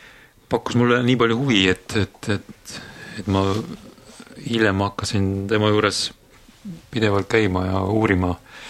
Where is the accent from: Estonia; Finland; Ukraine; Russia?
Estonia; Kehtna, Rapla County; Olen pärit Raplamalt Kehtnast